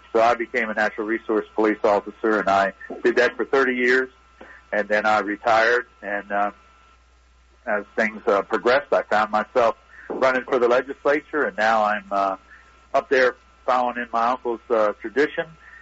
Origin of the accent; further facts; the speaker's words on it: Maryland, United States; So I grew up in St. Mary's County. Of course, my family's been there for generations